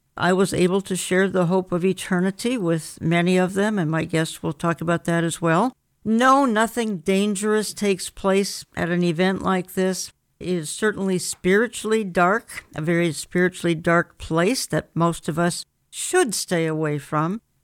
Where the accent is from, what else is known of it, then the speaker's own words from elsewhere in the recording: Minneapolis, Minnesota, United States; Paganicon in my hometown, Minneapolis, all sorts of interfaith events.